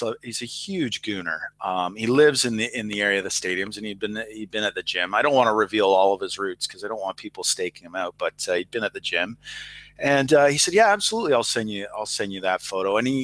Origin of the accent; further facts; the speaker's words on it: Canada; I'm from Canada.